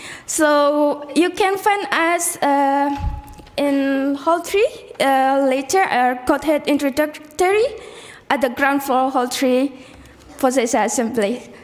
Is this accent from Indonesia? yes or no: yes; Indonesia; from Indonesia.